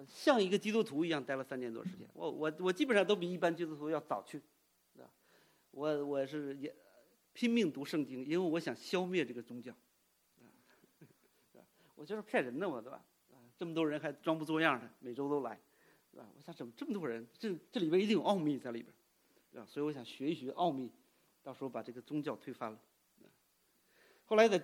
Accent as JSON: {"language": "Chinese", "country": "United States", "tie": "born or raised there", "second_language": "Chinese", "said": "因为我在美国长大，香港背景，普通话也不太好"}